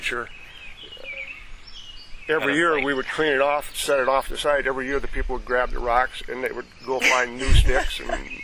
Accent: Loganville, Wisconsin, United States; I mean, I'm almost native from Wisconsin.

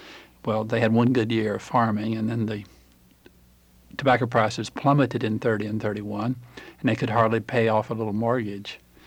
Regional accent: Tennessee, United States; I come from Upper East Tennessee.

